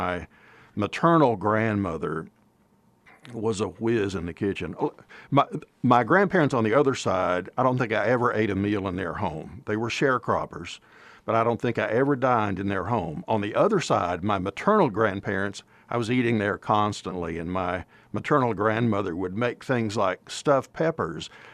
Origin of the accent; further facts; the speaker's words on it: Greeneville, Tennessee, United States; I grew up in Appalachia. I grew up in Greenville, Tennessee, which is the only Greenville in America with the extra E in it, G-R-E-N-E-V-I-L-L-E. We're very passionate about that extra E in my hometown. It's a farming community.